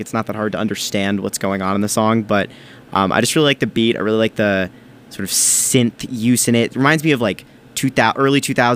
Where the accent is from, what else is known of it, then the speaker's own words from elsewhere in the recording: Brookline, Massachusetts, United States; I loved growing up in Brookline. I still go back for vacations for the summer.